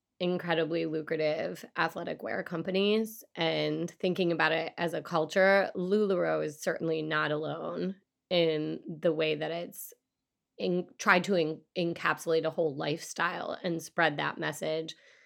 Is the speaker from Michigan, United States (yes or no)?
yes; Michigan, United States; but I grew up in Michigan and that's where it was founded.